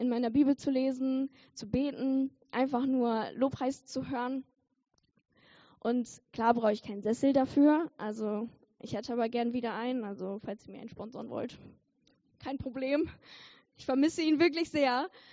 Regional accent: Lower Saxony, Germany; also ich komme aus Ostfriesland, also schon so ein bisschen von der Nordsee

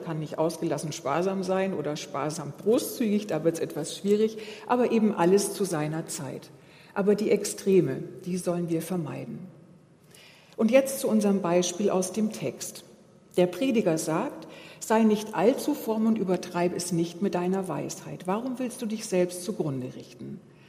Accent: Baden-Württemberg, Germany; ich komme aus dem Schwabenland, da ist es einem in die Wiege gelegt, dass man seine Groschen zusammenhält.

